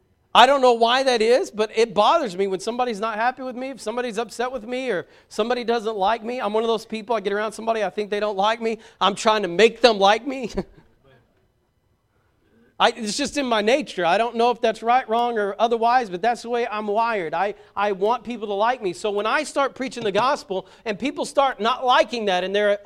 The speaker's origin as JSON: {"language": "English", "town": "Muldrow", "region": "Oklahoma", "country": "United States", "said": "If I tell them I'm from Bragg's, they're like, what's that? And if I tell them I'm from Vian, they're like, oh. And when I tell them I'm from Muldrow, it's just weird."}